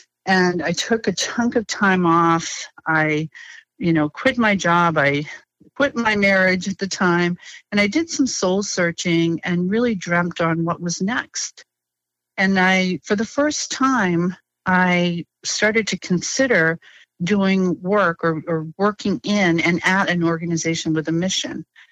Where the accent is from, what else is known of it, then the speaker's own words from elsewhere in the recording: Maine, United States; moved away as an adult; So I grew up in a little coastal town in Maine, where I was just one of a handful of kids who, upon graduating high school, decided to leave the state and go to college.